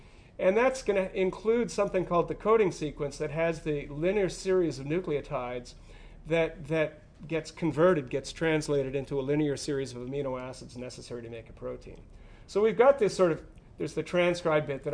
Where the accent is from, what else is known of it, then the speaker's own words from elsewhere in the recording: Canada; As I said, I'm a Canadian.